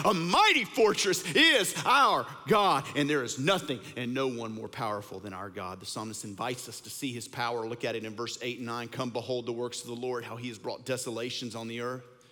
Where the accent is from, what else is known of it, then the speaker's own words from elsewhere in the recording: Bossier City, Louisiana, United States; I grew up in Bossier City, Louisiana, and I went to elementary school at Bel Air Elementary School.